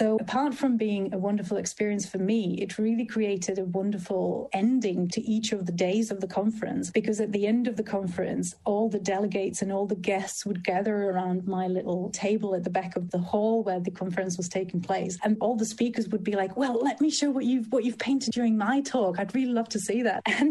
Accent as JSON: {"language": "English", "country": "Czechia", "lives_now": "United Kingdom", "said": "I'm from the Czech Republic, but I live in Britain and my family is in Sweden, America and Japan."}